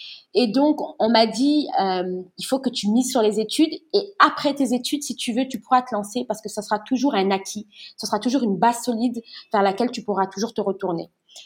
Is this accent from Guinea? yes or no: yes; Guinea; J'ai eu cette opportunité de travailler en Guinée-Conakry, donc dans mon pays d'origine